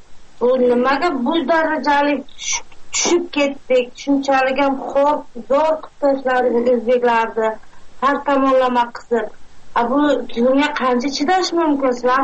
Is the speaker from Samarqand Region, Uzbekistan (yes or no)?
yes; Urgut, Samarqand Region, Uzbekistan; Yo'q, Samarqandning Urgut rayonidan.